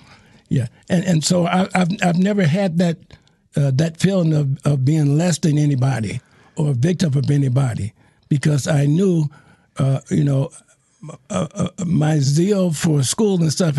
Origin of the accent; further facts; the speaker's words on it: Chicago, Illinois, United States; So I was conceived in Yazoo. I was born in Chicago. And in Chicago, I saw lots of things happening back during that time.